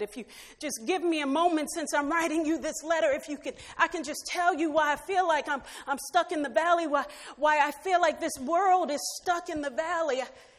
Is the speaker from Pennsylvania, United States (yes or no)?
yes; Philadelphia, Pennsylvania, United States; being 10 years old, African-American little girl growing up in West Philadelphia, you know, sometimes looking for hope